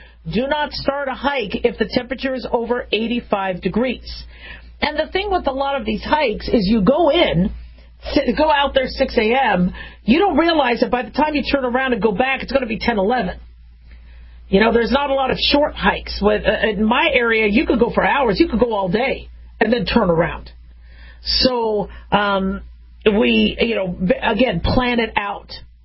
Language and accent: English; Phoenix, Arizona, United States; also born or lived in Las Vegas / Los Angeles; You know, I grew up in Phoenix and Las Vegas. I was born in L.A., but grew up in Phoenix and Vegas.